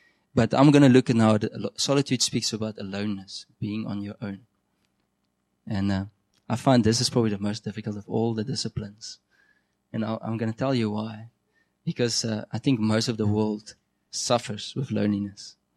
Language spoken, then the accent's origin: English; Namibia; I grew up in Namibia, which on a farm.